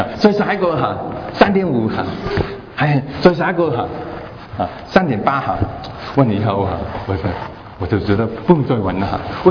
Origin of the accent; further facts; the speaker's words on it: Hong Kong; now in United States; 因为我不是从台湾来的，其实我是从香港来的，